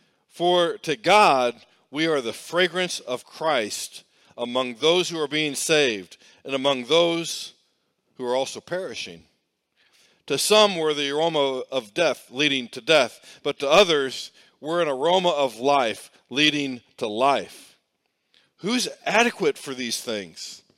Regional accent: Herscher, Illinois, United States; now in Springfield, United States; So in my hometown of Hersher, Illinois, we always had the Labor Day parade.

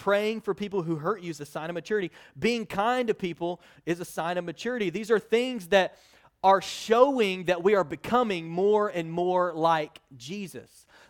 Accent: Oklahoma, United States; so I'm originally from Oklahoma, so don't hold that against me, but I'm originally from Oklahoma, and so I grew up out as an OU fan.

